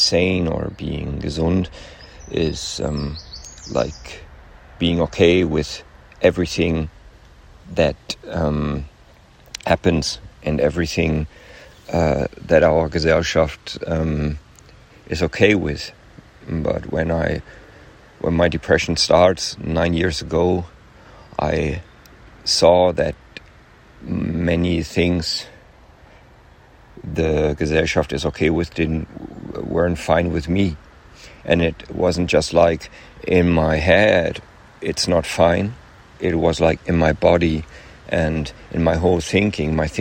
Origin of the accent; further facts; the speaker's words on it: Hamburg, Germany; I come from Hamburg in Germany.